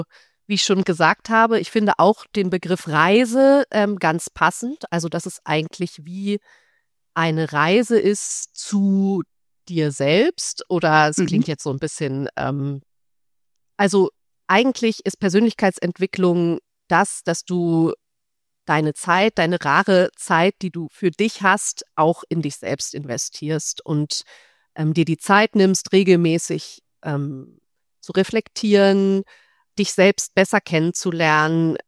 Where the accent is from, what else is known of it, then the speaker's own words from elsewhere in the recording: Berlin, Germany; also born or lived in Budapest; habe ich Tiermedizin studiert, erst in Budapest, bin dann nach Berlin reingewechselt. Berlin ist auch meine Heimatstadt, also bin dann sozusagen in der Heimat, habe ich fertig studiert